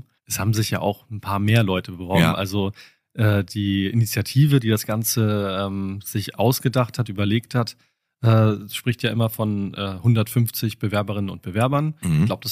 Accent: Hamburg, Germany; now in Aachen, Germany

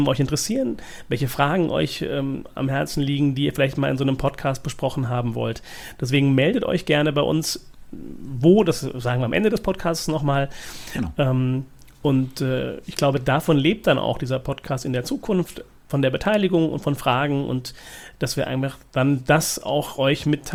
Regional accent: Mannheim, Baden-Württemberg, Germany; Also ich komme aus Mannheim ursprünglich.

